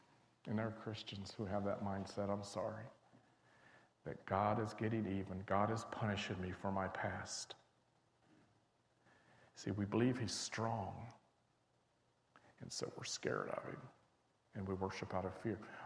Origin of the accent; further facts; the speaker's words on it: West Virginia, United States; I was raised in West Virginia. I have no idea. Growing up in West Virginia, I had no idea how to sing parts.